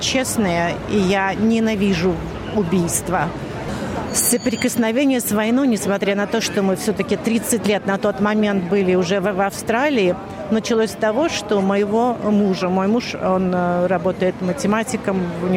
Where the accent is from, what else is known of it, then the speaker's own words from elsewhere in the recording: Moscow, Russia; now in Sydney, Australia; Я 31 год приехала из Москвы. Живу в Сиднее все это время.